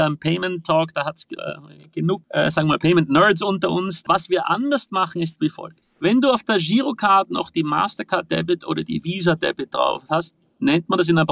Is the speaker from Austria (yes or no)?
yes; Austria; ich in Wirklichkeit ein Tourist bin aus Österreich